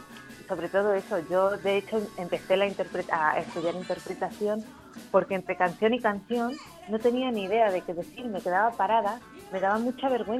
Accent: Ciudad Real, Castilla-La Mancha, Spain; now in Barcelona, Spain; Yo estoy a caballo entre Madrid, bueno, ahora estoy en Barcelona, es para arriba y para abajo, pero soy de Ciudad Real.

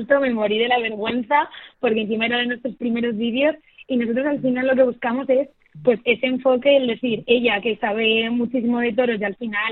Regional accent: Madrid, Community of Madrid, Spain; Yo soy de Madrid, pero mis abuelos eran de Peñafiel, que no sé si sabéis, es un pueblito que está en Valladolid.

